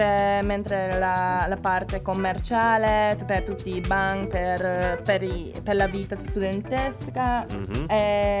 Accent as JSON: {"language": "Italian", "town": "Buda", "region": "Budapest", "country": "Hungary", "second_language": "Italian", "said": "Io non volevo. Sono da Buda."}